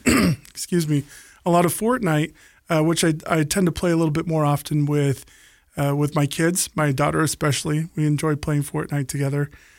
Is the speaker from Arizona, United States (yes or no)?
yes; Phoenix, Arizona, United States; moved away as an adult; So I grew up in Phoenix, Arizona, and I never thought I'd ever leave Phoenix. I loved Phoenix a lot.